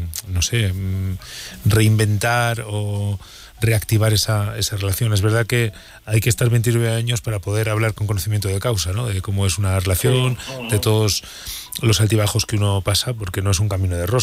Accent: Burgos, Castile and León, Spain; Yo soy de Burgos, ¿eh?

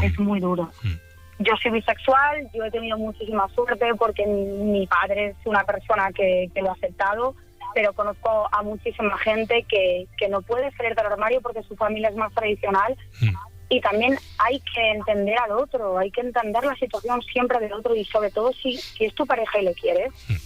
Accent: Cantabria, Spain; now in Madrid, Spain; soy de Cantabria y Vallecas

